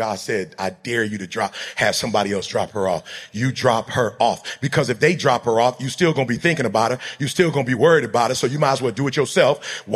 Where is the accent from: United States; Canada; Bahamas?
United States; Chicago, Illinois; She's not from Chicago. I'm from Chicago.